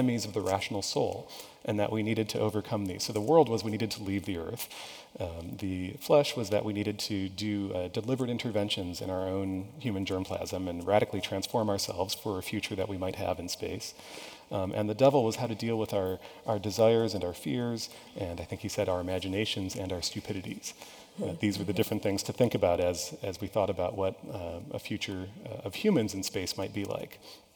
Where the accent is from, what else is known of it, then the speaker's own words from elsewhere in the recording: New Mexico, United States; And because I'm from New Mexico, I'm the expert in this, right?